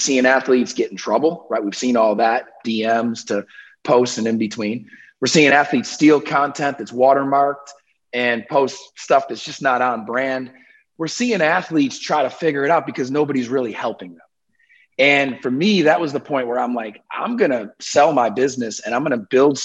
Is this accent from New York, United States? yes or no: yes; Syracuse, New York, United States; I'm actually from Syracuse, New York.